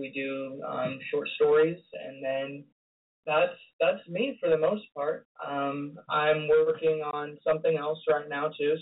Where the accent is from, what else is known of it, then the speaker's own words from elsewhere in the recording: California, United States; Well, I'm a typical California type individual. I grew up in SoCal my entire life.